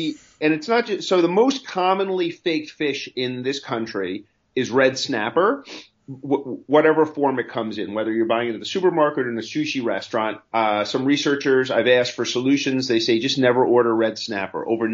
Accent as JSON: {"language": "English", "region": "New York", "country": "United States", "tie": "born or raised there", "said": "I grew up in New York in the 70s. There really were no sushi restaurants."}